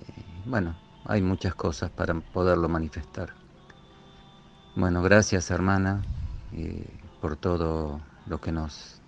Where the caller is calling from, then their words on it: Merlo, San Luis, Argentina; de Merlo, San Luis.